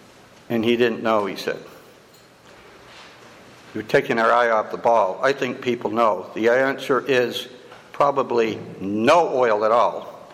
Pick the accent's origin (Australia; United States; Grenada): United States; Bangor, Maine; I'm from Bangor, Maine.